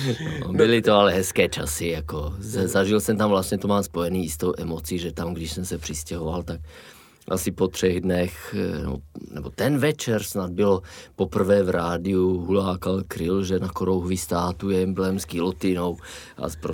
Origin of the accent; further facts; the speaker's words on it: Slovakia; now in Czechia; to byla moje první štace v Česku, já jsem Slovák, to je asi slyšet.